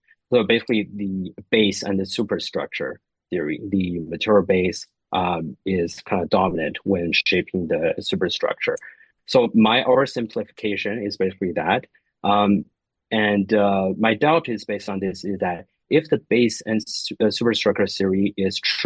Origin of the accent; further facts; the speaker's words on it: China; during the process of me growing up in China